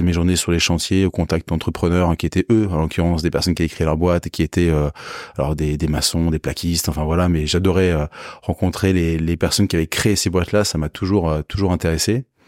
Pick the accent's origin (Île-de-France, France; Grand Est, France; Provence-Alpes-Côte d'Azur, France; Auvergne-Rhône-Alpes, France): Île-de-France, France; Paris; Alors, j'ai grandi à Paris déjà. J'ai eu une enfance heureuse.